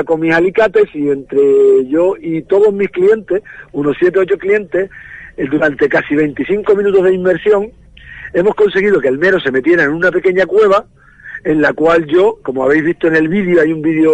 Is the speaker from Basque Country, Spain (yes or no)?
no; Lanzarote, Canary Islands, Spain; now in Fuerteventura, Spain; Yo soy de Lanzarote, donde he buceado más de 15 años.